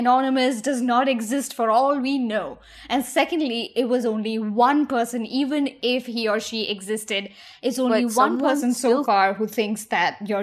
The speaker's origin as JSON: {"language": "English", "region": "Delhi", "country": "India", "tie": "born or raised there", "said": "Ankita is such a common name in India. I knew so many Ankitas growing up in Delhi"}